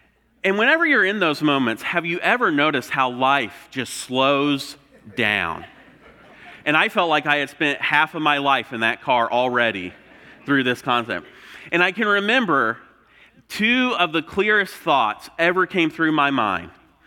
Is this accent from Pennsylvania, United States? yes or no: no; Indiana, United States; So from Indiana, grew up in rural Indiana, and so I can remember when I got my license, and my mom would let me drive around town